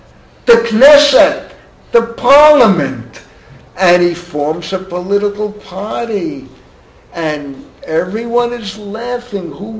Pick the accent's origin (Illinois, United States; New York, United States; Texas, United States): New York, United States; What goes on in New York? I come from New York, so maybe it interests me the most.